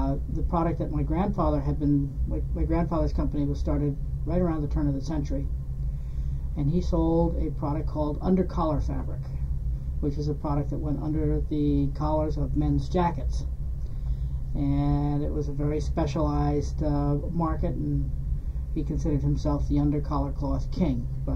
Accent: Worcester, Massachusetts, United States; I grew up actually outside of Worcester in a small town, but most activity centered around the city.

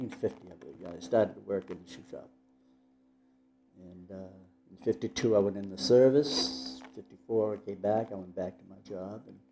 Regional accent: Lewiston, Maine, United States; I was born in Lewiston, Maine in 1930.

